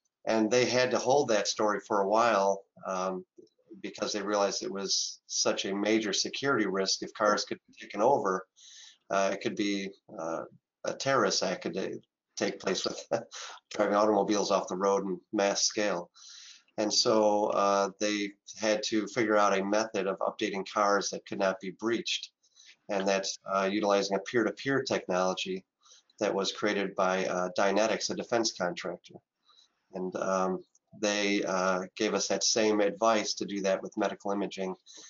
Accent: Chicago, Illinois, United States; Well, I'm born and raised in Chicagoland, and it is cold here as well.

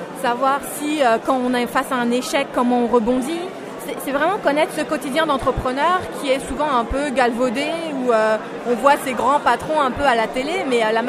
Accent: Mantes-la-Jolie, Île-de-France, France; L'anecdote, c'est que moi, j'ai grandi à Mantes-la-Jolie

